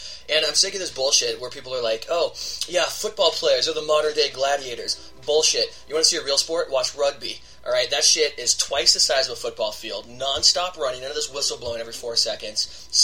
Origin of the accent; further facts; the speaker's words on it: United States; also born or lived in London, Canada; I've got dual citizenship, okay. And I've lived in on American soil since I was like 6 months old.